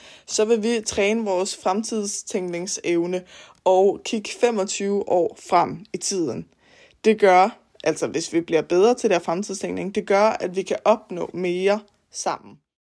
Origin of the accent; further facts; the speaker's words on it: Albertslund, Capital Region of Denmark, Denmark; Jeg er 17 år gammel, og jeg er født og opvokset i Albertslund, og så er forresten også anden generations Albertslund-beboer.